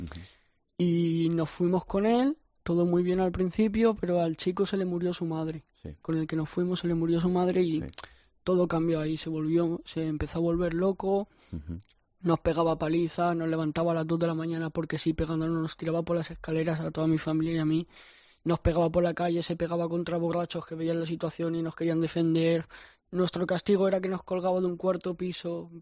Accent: Valencia, Valencian Community, Spain; Sí, me lo puse porque soy valenciano y ahí se dice mucho Nano, Tete, y sí.

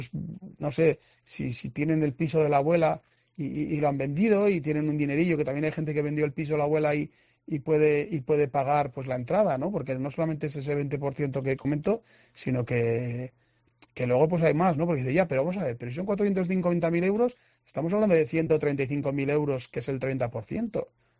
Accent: Azagra, Navarre, Spain; decían en el pueblo, ¿eh? Ya sabes que soy de Azagra.

